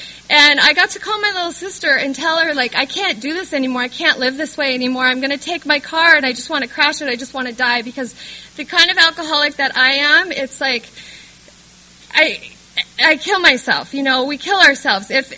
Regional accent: San Diego, California, United States; I'm a San Diego native. I was born in Northern California on a Christian hippie compound

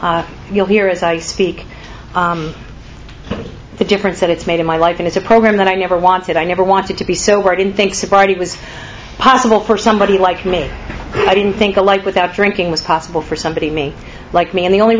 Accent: New Jersey, United States; I am 49 years old. I'm originally from New Jersey. I come from an Irish Catholic family. My mother is actually a Scottish immigrant.

